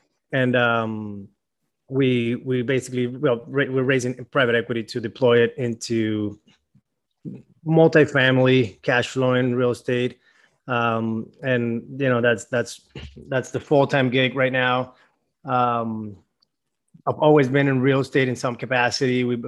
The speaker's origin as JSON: {"language": "English", "country": "Venezuela", "tie": "born or raised there", "second_language": "English", "moved": "yes", "lives_now": "United States", "said": "So born and raised in Venezuela, moved to the United States in 2010."}